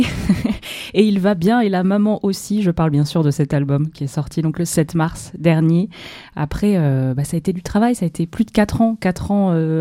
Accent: France; Donc en tant que Français

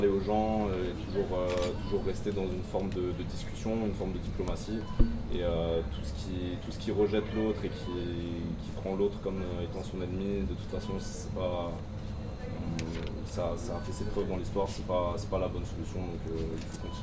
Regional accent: Marseille, Provence-Alpes-Côte d'Azur, France; je suis un rappeur marseillais aussi, j'ai grandi à Marseille. Comme je disais tout à l'heure, j'ai grandi au Panier, j'ai grandi dans un quartier qui était à l'époque extrêmement mélangé

